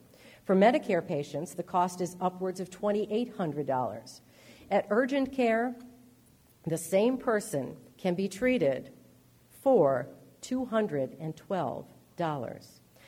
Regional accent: Rochester, New York, United States; I grew up in Rochester, and I've worked here as an adult for 36 years, which shows you how old I am

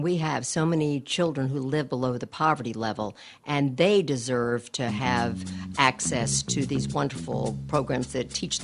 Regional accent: Shreveport, Louisiana, United States; always tells me I pronounce it wrong. It's because I'm from Shreveport, not Lafayette.

